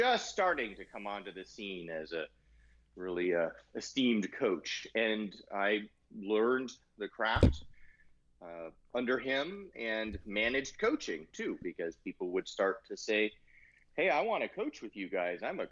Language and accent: English; San Diego, California, United States; So I grew up in San Diego, which I know is near you guys. I lived in Los Angeles a bunch of years in graduate school.